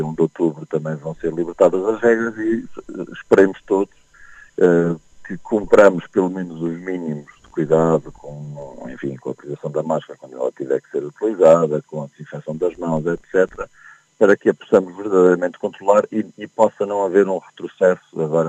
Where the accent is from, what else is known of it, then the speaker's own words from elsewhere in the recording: Portugal; como português também